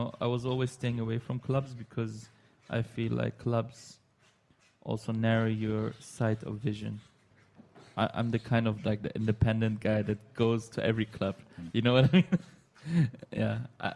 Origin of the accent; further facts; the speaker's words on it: Neuss, North Rhine-Westphalia, Germany; also born or lived in Istanbul; No, I was born and raised in Germany in a small town called Neuss, and it's actually near Düsseldorf.